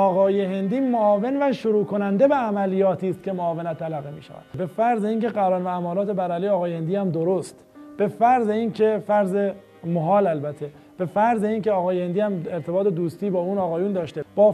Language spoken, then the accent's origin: Persian; Iran; به عنوان یک ایرانی